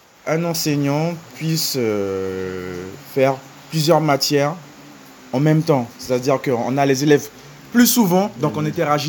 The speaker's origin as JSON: {"language": "French", "country": "French Guiana", "tie": "born or raised there", "said": "je suis un Guyanais d'origine haïtienne. Donc, c'est-à-dire que je suis né ici. Mes parents, ce sont des Haïtiens."}